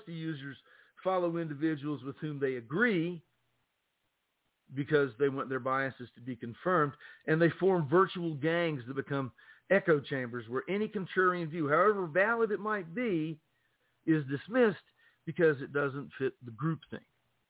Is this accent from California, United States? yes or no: no; West Virginia, United States; called us, because I'm from West Virginia, poor, illiterate, and strung out isn't an accidental outburst.